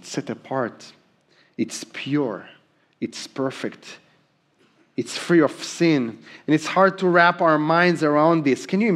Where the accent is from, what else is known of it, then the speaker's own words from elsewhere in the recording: Israel; I remember growing up in Israel and being the only Christian in my school.